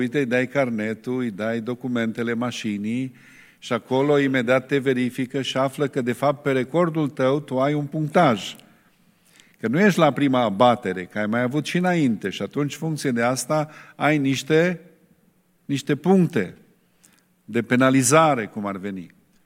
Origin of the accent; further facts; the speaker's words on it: Romania; Chiar noi care ne lăudăm că suntem români și nu ne-am uitat limba